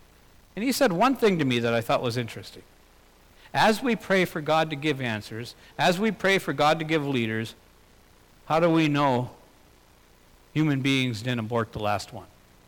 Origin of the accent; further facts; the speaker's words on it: Tapiola, United States; I come from Tapiola, so I'll pick on myself.